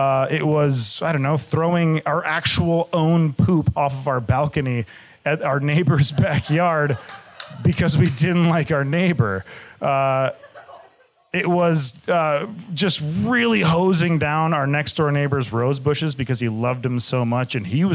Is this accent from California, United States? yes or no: no; Michigan, United States; And also, I'm from Michigan as well, so, like, very conservative